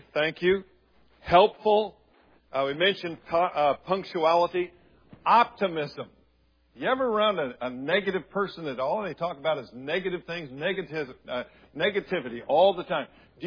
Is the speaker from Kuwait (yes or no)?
no; Ireland; This is the way I'm Irish. I'm redheaded.